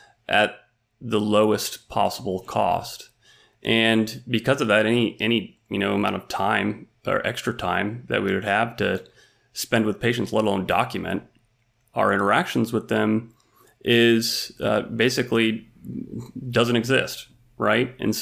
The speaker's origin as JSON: {"language": "English", "region": "Iowa", "country": "United States", "tie": "born or raised there", "said": "I'm a pharmacist. I grew up in the Midwest, small town Iowa."}